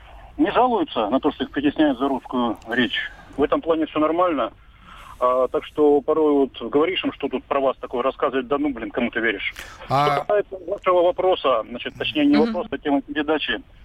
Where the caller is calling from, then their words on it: Rostov-on-Don, Rostov Oblast, Russia; я звоню из Ростова-на-Дону.